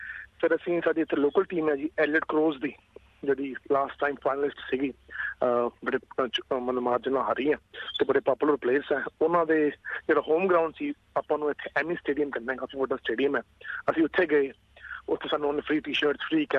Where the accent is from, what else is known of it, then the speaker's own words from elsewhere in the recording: Chandigarh, India; ਮੈਂ ਪਿੱਛੋਂ ਜੀ ਚੰਡੀਗੜ੍ਹ ਤੋਂ ਬਿਲੋਂਗ ਕਰਦਾ